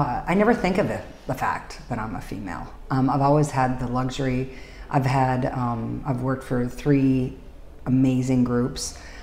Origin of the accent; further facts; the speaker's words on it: North Dakota, United States; I grew up in North Dakota. I have a very amazing childhood, amazing family.